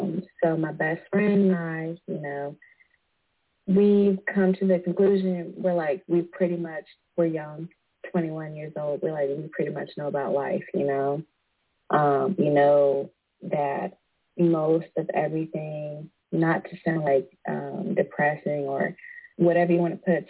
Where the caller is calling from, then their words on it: Virginia, United States; I'm calling from Virginia, United States.